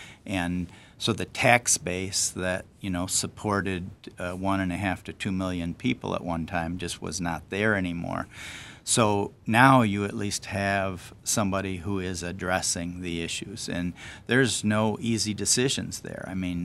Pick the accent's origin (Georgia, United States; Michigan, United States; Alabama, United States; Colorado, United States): Michigan, United States; Flint; because I was born and raised in Flint, I mean, I knew a lot of people, and I lived in many neighborhoods in Flint